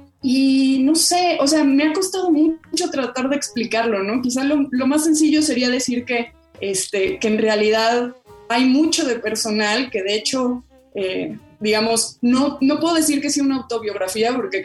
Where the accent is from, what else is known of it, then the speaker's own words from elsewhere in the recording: Mexico; born there; Yo soy hija de exiliados argentinos, yo ya nací en México